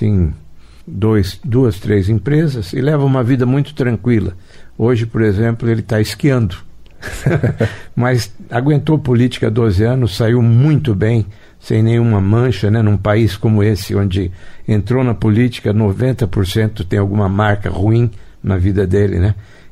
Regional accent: Londrina, Paraná, Brazil; also born or lived in São Paulo; Eu sou paulista do interior, fui criado em Londrina e voltei para São Paulo com 17 anos

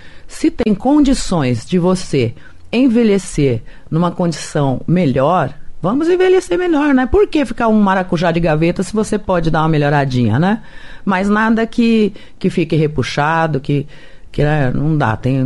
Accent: Bela Vista do Paraíso, Paraná, Brazil; born there; Eu nasci em Bela Vista do Paraíso, pertinho de Londrina.

